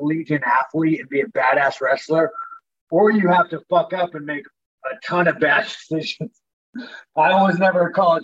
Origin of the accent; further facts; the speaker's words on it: Corona, California, United States; Corona, fucking Inland Empire, Southern California.